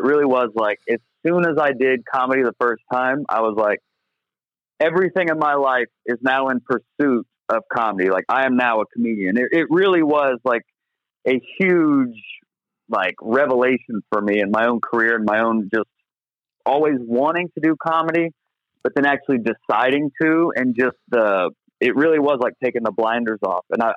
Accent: Somerville, Georgia, United States; born there; Yeah, so I was born in Georgia. And Somerville, Georgia, if we're going to be specific, or Someville, if you're from there.

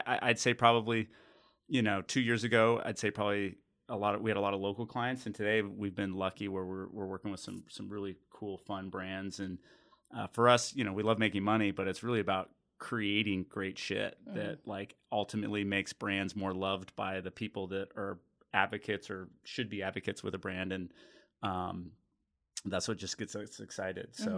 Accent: Phoenix, Arizona, United States; I'm a college dropout, but I'm a Phoenix boy. I was born in Phoenix. My family's from Phoenix.

